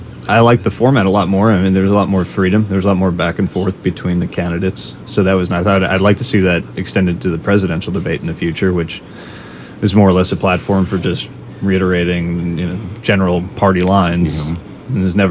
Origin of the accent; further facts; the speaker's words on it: Chicago, Illinois, United States; moved away; I was born and raised in Chicago, moved south with my family about 10 years ago